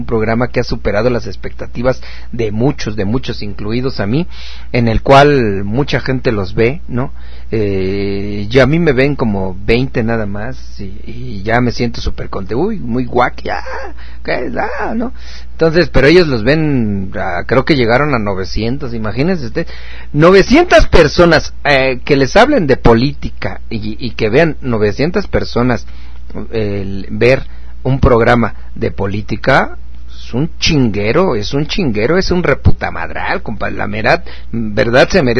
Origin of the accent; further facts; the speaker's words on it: Mexico; Somos mexicanos.